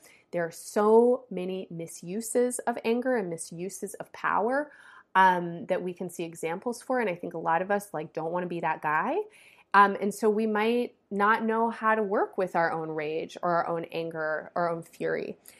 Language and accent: English; United States; as a descendant of Jewish people who fled persecution in Europe, I grew up in the United States.